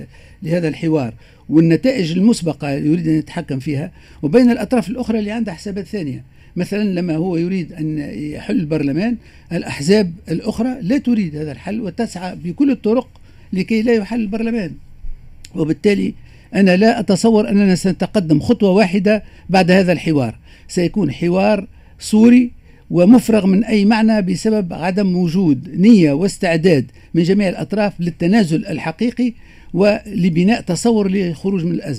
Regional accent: Tunisia; للأسف أنه معظم مداخلات رئيس الجمهورية تثير فينا كتونسيين القلق والخوف على المستقبل

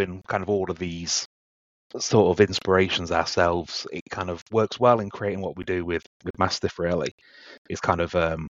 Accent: Hull, Yorkshire and the Humber, United Kingdom; We're from Hull in the east of the UK. It's a little fishing city, I should say.

